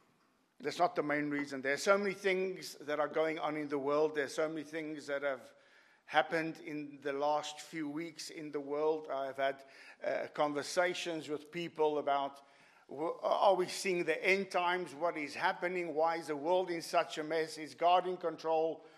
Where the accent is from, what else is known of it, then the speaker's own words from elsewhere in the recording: South Africa; I'm a South African. I'm tough and I'm hard